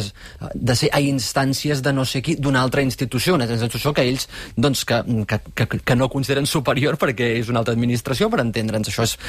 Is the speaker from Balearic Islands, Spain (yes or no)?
no; Catalonia, Spain; com a catalans